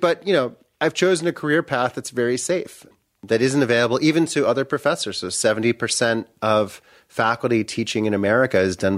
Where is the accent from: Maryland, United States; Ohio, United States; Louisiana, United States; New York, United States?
Maryland, United States; Baltimore; And I think growing up in Baltimore, from Baltimore, it's hard not to see that race and capitalism are deeply interconnected.